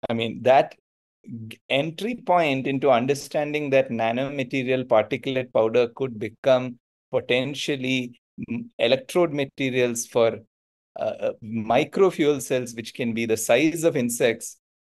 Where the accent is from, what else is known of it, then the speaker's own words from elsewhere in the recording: India; English is a second language; which I could never get as an Indian citizen.